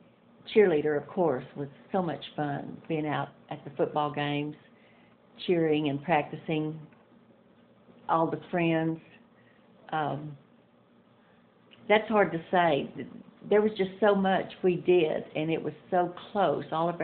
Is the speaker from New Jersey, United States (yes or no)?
no; Lytton Springs, Texas, United States; I grew up in Lytton Springs, Texas. I went to Lockhart High School, which is about 30 miles from Austin, and it was a small town. Everybody knew everybody. Everybody took care of each other. It was just a great place to grow up.